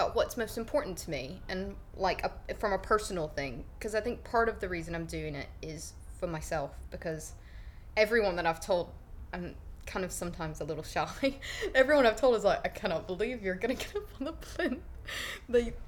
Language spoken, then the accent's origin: English; United States; now in United Kingdom; even though I'm like American, but people get kind of, you know, sometimes a bit tetchy that I've immigrated and I'm over here